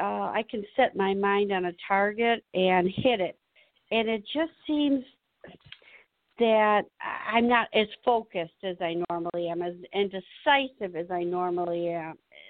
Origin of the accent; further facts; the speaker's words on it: Chicago, Illinois, United States; I'm from Chicago.